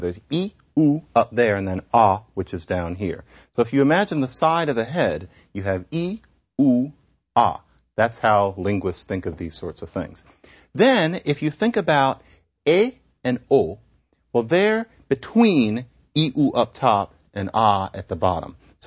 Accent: Philadelphia, Pennsylvania, United States; To me, I grew up in Philadelphia, it was John, Sean, Dawn, and Ron.

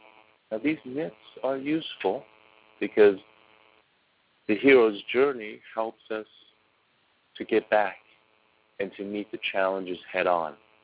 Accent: China; now in United States; I grew up in China. Many of you grew up in the States or Europe or Africa or wherever you come from.

